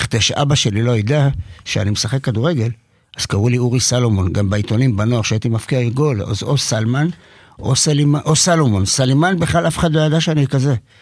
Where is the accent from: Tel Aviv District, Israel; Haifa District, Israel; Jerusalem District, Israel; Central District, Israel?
Tel Aviv District, Israel; Tel Aviv; גדלתי בקרם התימנים.